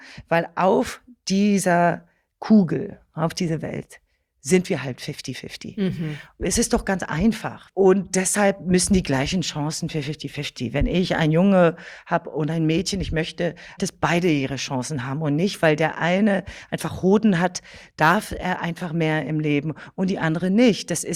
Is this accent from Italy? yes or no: no; France; German is a second language; als Französin